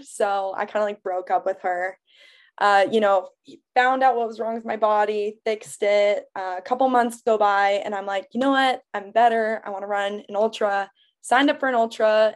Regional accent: Phoenix, Arizona, United States; I'm from Arizona. I'm from Phoenix. I went to school in Tucson.

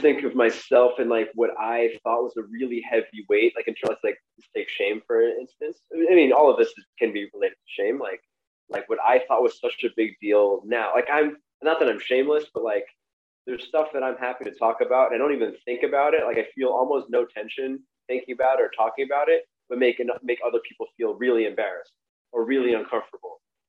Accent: New York City, New York, United States; So I grew up in Brooklyn also

